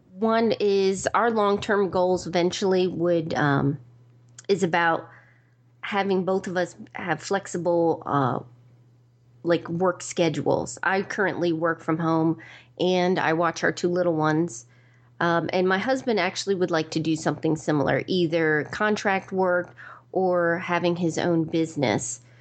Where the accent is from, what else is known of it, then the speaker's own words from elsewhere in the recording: New York, United States; born there; also born or lived in Georgia / Maryland / Virginia; now in Raleigh, United States; I consider myself an East Coast girl. I was born in New York, lived in Georgia, Maryland, Virginia, and now I'm in Raleigh, North Carolina.